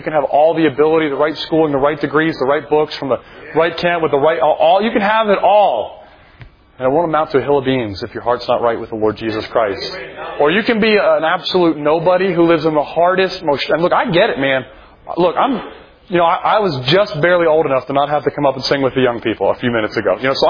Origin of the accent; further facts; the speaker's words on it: Maryland, United States; I said I grew up in Maryland, which, by the way, I thought Maryland was the South until I moved to Georgia